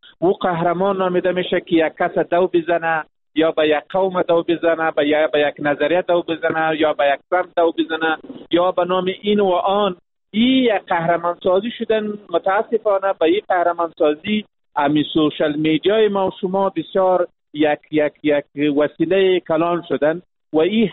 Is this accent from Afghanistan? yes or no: yes; Afghanistan; بلکه ما یک افغان هستیم و می باشیم و تا ابد می باشیم.